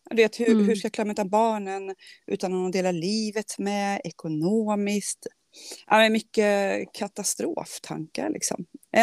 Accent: Karlstad, Värmland, Sweden; Jag kommer från Karlstad, jag är 42 år gammal. Jag bor och lever här tillsammans med mina två barn.

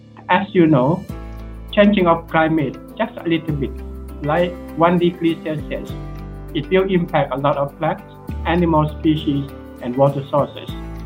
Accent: Northern Thailand, Thailand; born there; English is a second language; I belong to Umian ethnic group. I was born in a small community situated at the high mountain in the northern part of Thailand.

